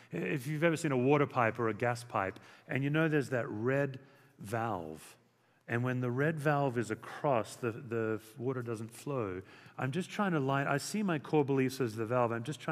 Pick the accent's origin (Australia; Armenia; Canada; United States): Australia; I'm an Australian citizen.